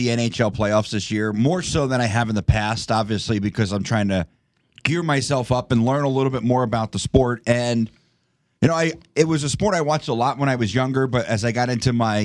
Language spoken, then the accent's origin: English; New Jersey, United States; but I know a ton of Ranger fans growing up in the Northeast where I did in New Jersey.